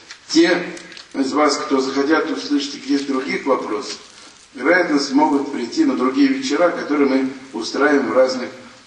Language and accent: Russian; Moscow, Russia; born there; Родители у меня были москвичами, я родился в Москве. Отец у меня был инженер, мать филолог по образованию. Мать воспитала меня в христианской вере.